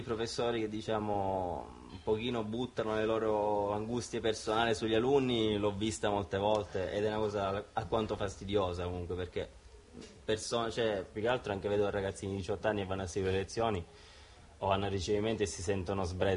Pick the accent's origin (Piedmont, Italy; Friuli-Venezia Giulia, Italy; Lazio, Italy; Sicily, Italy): Sicily, Italy; e io sono siciliano e si è creato questo alchimia.